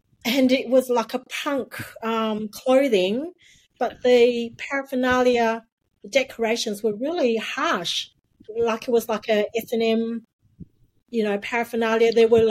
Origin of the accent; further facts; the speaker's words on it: Singapore; born there; So I was born in Singapore and she was from China.